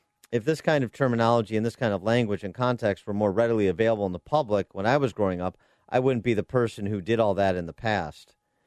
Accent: Chicago, Illinois, United States; Yeah, tough. Yeah, that I'm so down on Chicago. You think I'm down on my hometown.

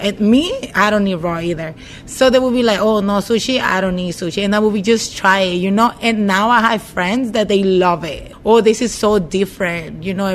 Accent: Sinaloa, Mexico; now in Kent, United States; We're from Sinaloa, and the sushi started like around on the 2000s.

